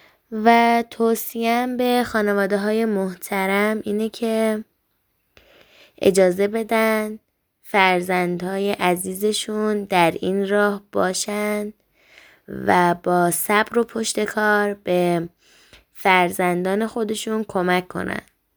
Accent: Hamedan, Hamadan, Iran; من متولد 28 مهر ماه سال 1391 هستم و اهل همدان هستم.

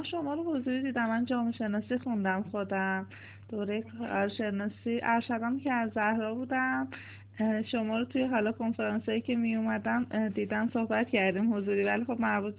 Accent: Kermanshah, Iran; now in Hamadan, Iran; من خودم هم کرمانشاهی ام، ولی همدان زندگی میکنم.

